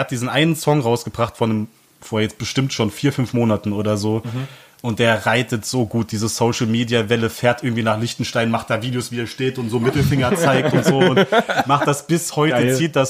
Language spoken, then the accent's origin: German; Luxembourg; Fun Fact, ich komme zur Hälfte aus Luxemburg.